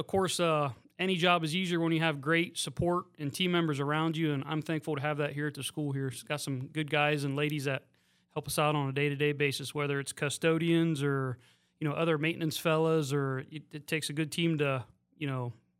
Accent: Cranberry Prairie, Ohio, United States; Yeah, so I grew up in Cranberry Prairie, Ohio, just outside of town here in the little suburb out there. Grew up on the family farm.

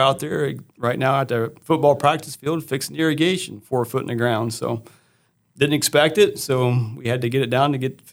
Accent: Ohio City, Ohio, United States; I grew up in Ohio City, and that's where I came from.

